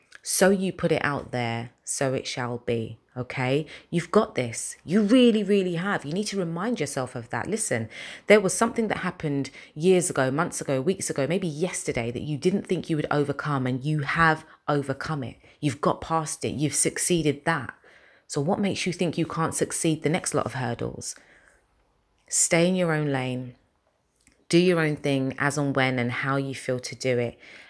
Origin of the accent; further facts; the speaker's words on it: London, United Kingdom; I'm a presenter from London with a passion for inspiring you